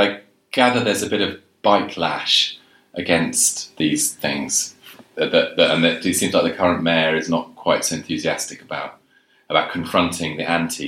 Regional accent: London, United Kingdom; Because I grew up in London.

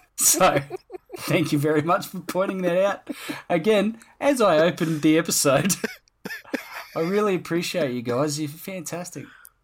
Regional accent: New South Wales, Australia; born there; I was born in Nepean Hospital.

